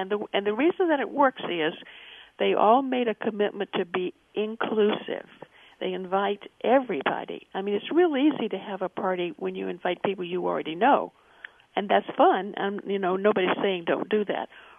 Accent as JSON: {"language": "English", "town": "Portland", "region": "Oregon", "country": "United States", "tie": "born or raised there", "said": "Well, I was invited to attend one at my hometown of Portland, Oregon."}